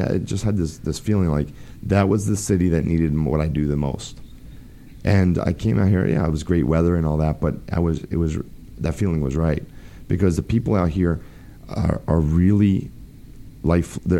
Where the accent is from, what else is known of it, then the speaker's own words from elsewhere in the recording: New Jersey, United States; born there; I was born in New Jersey, yeah.